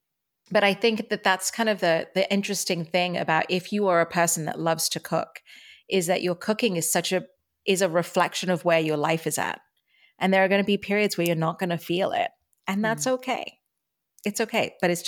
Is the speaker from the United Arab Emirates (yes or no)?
yes; Dubai, United Arab Emirates; I grew up in Dubai, which is just across the water from Iran.